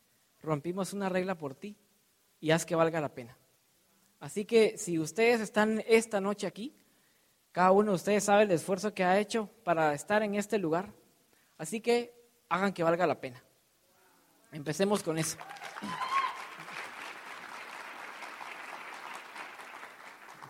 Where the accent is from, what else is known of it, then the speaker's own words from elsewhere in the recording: Guatemala; Yo vengo de Centroamérica, de Guatemala, quizá tenga algunos paisanos por aquí.